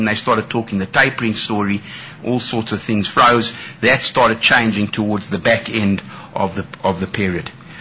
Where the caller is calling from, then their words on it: South Africa; So if we look at our RAND numbers, and I'm talking from South Africa, so I think it is important to look at our RAND numbers